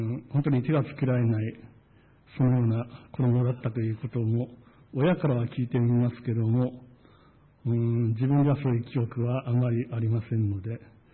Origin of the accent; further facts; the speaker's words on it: Ota, Gunma, Japan; 私は群馬県の大田町というところで生まれました。それで18まで群馬県で育ちました。